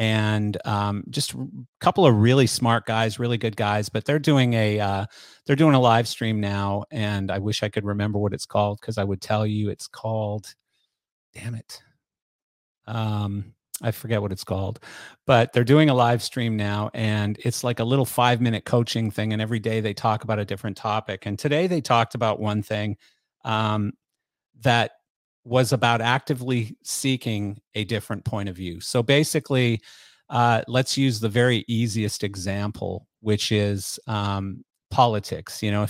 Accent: Canada; I'm from Canada and even in Canada, we called them ….

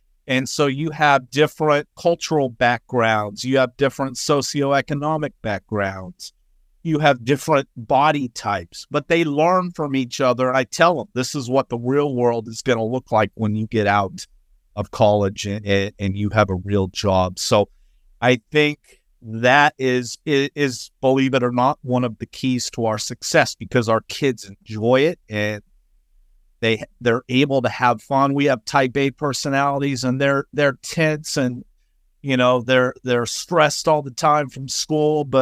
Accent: Visalia, California, United States; And that's where I'm originally from Visalia, California, Redwood High School.

